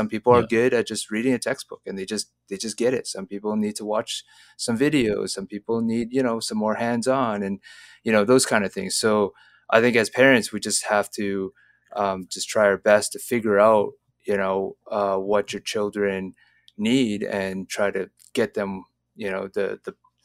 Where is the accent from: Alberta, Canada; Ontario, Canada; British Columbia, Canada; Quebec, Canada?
Alberta, Canada; Because I grew up in Alberta, right?